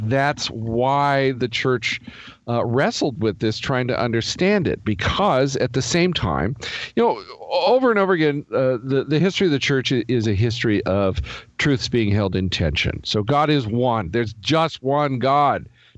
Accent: Everett, Washington, United States; born there; I was born in Everett, Washington, to two American parents. I've never lived in Colombia.

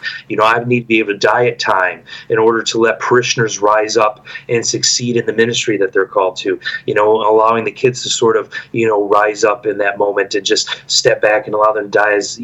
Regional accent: Midwest, United States; which as a boy growing up in the Midwest, you know, in farmland

